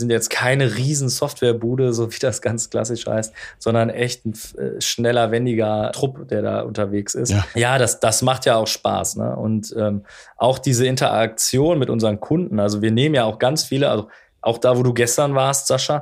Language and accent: German; Rhineland, Germany; ich komme ja aus dem Rheinland, habe ich am Anfang gesagt.